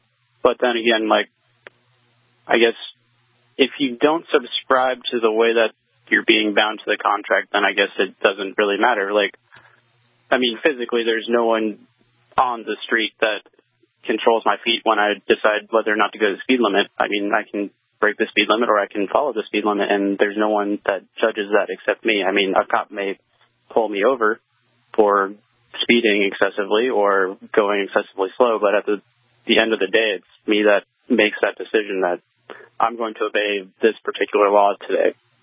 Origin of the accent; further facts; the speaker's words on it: Phoenix, Arizona, United States; originally I'm from Phoenix, Arizona